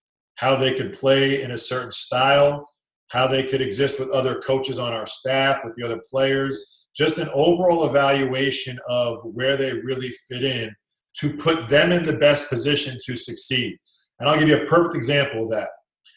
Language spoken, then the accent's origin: English; New York, United States; because I grew up in New York and had people, like the Twin Towers are fabric of my existence, right?